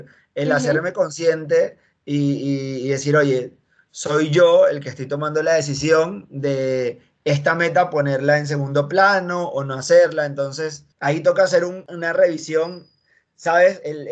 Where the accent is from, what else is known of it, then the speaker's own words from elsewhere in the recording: Venezuela; bueno, yo soy de Venezuela y en Venezuela estuve en tres cursos distintos de inglés.